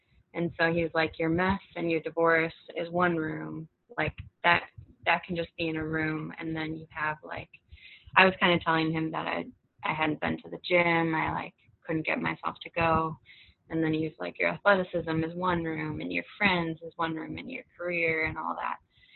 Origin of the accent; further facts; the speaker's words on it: Minnesota, United States; Or I'm from Minnesota, so passive aggressiveness is I'm really good